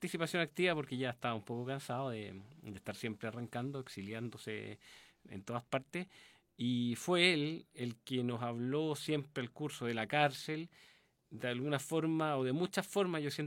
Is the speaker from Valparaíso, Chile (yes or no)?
yes; Valparaíso, Chile; De niño, yo viví en Valparaíso, tuve una familia bastante estructurada, sin mayores problemas